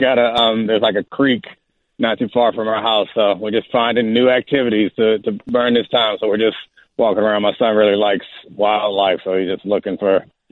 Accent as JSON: {"language": "English", "town": "Baltimore", "region": "Maryland", "country": "United States", "tie": "born or raised there", "said": "yeah, I grew up in Baltimore."}